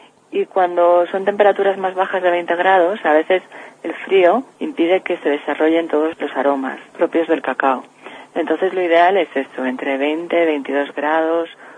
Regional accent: Alcorisa, Aragon, Spain; Yo soy de aquí, de Alcoriza, toda mi familia está aquí, y siempre he tenido bastante claro que quería quedarme aquí.

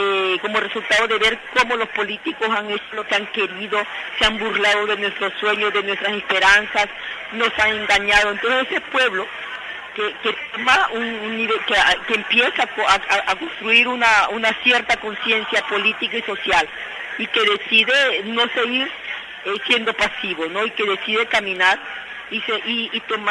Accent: Honduras; quienes somos la resistencia hondureña y quienes estamos atrás somos el mismo pueblo.

